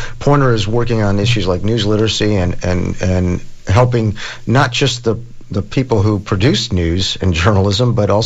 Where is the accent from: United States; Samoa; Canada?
United States; Chicago, Illinois; When I was growing up in Chicago, we got four newspapers and two of them folded